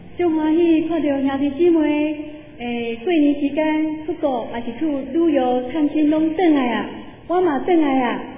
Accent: Taiwan; 其实我们台湾人加以色列人很相像

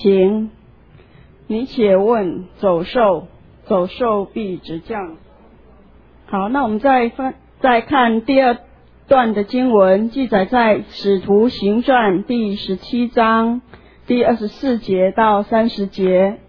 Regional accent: Chiayi County, Taiwan; 我是嘉义人，在很乡下、很乡下的地方。如果我们用 7-11 来当作城乡的那个标准的话，我家离 7-11 最近的一间的 7-11 大概要 4.5 公里。

